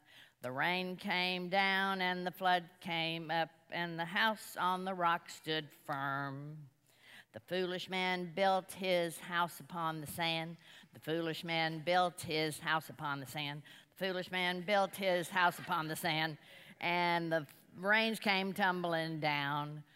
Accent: Dallas, Texas, United States; I grew up in Dallas. It was a moral home. We were taught right from wrong.

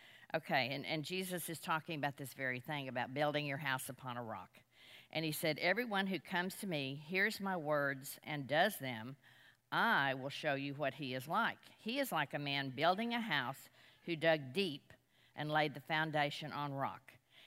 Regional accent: Dallas, Texas, United States; I grew up in Dallas. It was a moral home. We were taught right from wrong.

